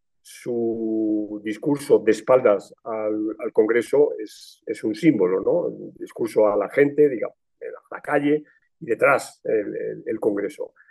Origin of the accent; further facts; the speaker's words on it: Spain; y hablo como español